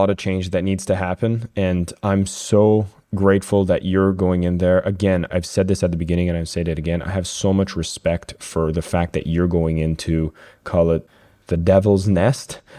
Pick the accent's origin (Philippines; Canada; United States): Canada; Like, I'm a Canadian, but politics happens in some capacity where there is democracy in a similar way.